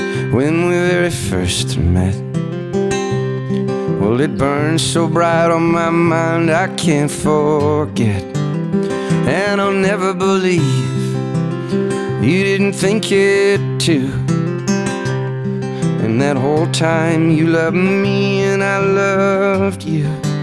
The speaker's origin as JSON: {"language": "English", "town": "Taos", "region": "New Mexico", "country": "United States", "tie": "born or raised there", "said": "Yeah, born and raised in Taos, yeah."}